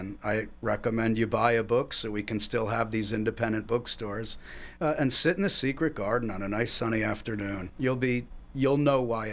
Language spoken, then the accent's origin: English; Connecticut, United States; We're both from Connecticut, and we always were out hiking.